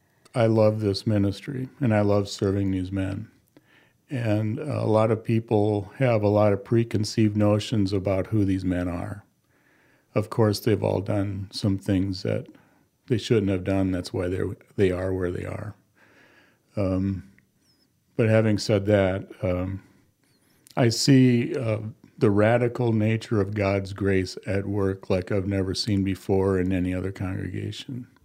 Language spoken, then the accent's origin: English; Aberdeen, South Dakota, United States; I'm originally from Aberdeen, South Dakota. My late wife and I are both from there.